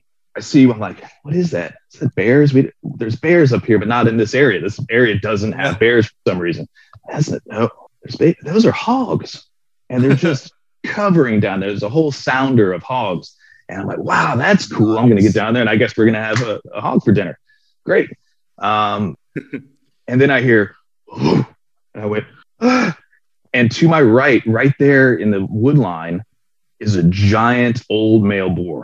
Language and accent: English; Florida, United States; I grew up in Florida.